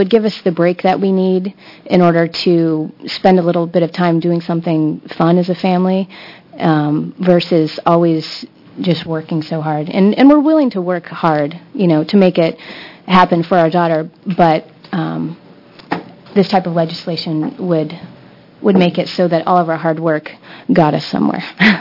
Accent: Portland, Oregon, United States; also born or lived in Alaska; I grew up in Portland, but we've been living in Alaska for about 11 years. After her diagnosis, we moved to Portland to be near my family.

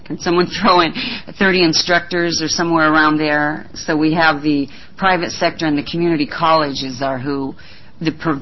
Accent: Richland, Oregon, United States; I'm from Richland, Oregon, way over there.

